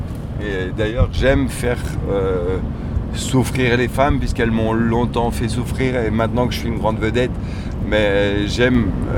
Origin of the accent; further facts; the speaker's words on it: North, France; Moi je viens du nord, c'est de la brique rouge.